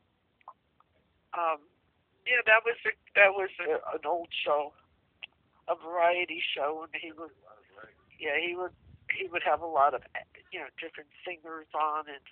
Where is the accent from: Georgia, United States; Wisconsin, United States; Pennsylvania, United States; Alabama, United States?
Pennsylvania, United States; Wilkes-Barre; now in Philadelphia, United States; And I think moving down to Philadelphia changed everything. It was just totally different than growing up in Wilkes-Barre. I never expected to move away from, you know, all my family up there.